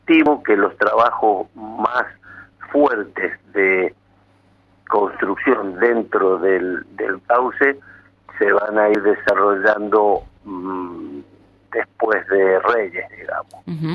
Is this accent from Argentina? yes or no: yes; Argentina; a mí me duelen como argentino, no como peronista.